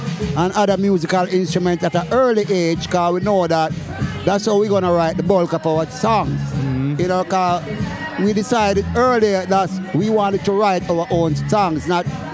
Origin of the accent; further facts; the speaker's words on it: Trenchtown, Kingston, Jamaica; Well, you know, we grew up in Trenchtown, right?